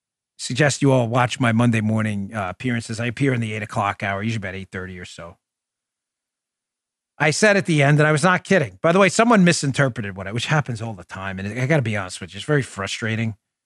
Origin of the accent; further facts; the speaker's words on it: New York, United States; now in Florida, United States; I'm a New Yorker and I'm a conservative.